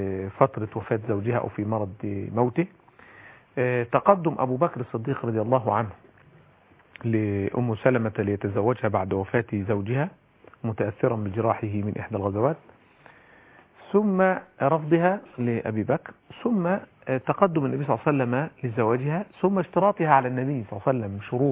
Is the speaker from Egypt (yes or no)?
yes; Egypt; في واحده بتقول والله انا ما اقدرش جوزي يتجوز عليا، عندنا في مصر كتير قوي الظاهره دي